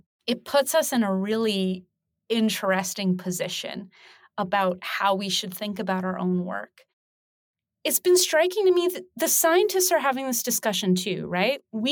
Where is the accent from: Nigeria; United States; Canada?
Canada; moved away as an adult; now in United Kingdom; Being Canadian, I was sort of trained in, for lack of a better word, a really American objectivity tradition. When I came to the UK